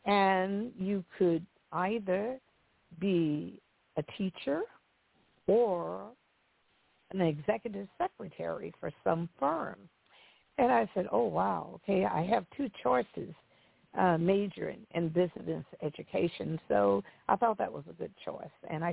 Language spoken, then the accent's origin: English; Mississippi, United States; born there; I was born in Mississippi, and I always had dreams of doing better for myself because, as you know, Mississippi was one of the poorest states in the Union.